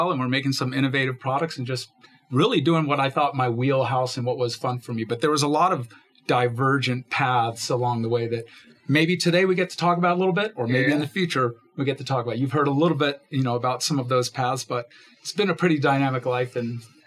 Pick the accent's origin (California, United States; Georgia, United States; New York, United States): California, United States; San Francisco; But a little bit about myself, born and raised in San Francisco. My mother was an immigrant from Korea, met my dad during the Korean War.